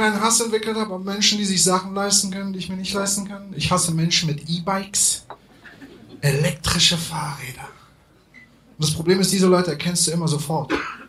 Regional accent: Berlin, Germany; Wir haben nicht so viele Hügel in Berlin, aber die, die wir haben, sind verdammt steil. Ich komme aus Kreuzberg

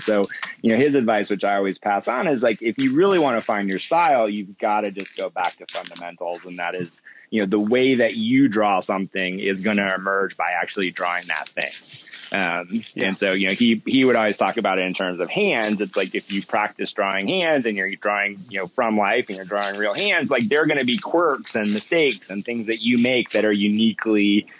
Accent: Savannah, Georgia, United States; I grew up in Savannah, Georgia, so I would go there in the summers and hang out with them a little bit.

